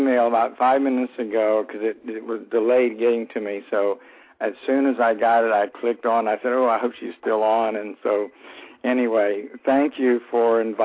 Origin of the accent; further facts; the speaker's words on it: Orlando, Florida, United States; my story is that I grew up here in Orlando in a very normal family